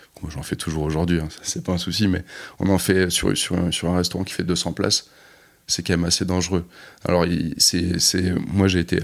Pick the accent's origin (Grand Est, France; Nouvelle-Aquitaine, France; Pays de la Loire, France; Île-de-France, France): Nouvelle-Aquitaine, France; Bordeaux; On est de Bordeaux, donc forcément, de ce nom même.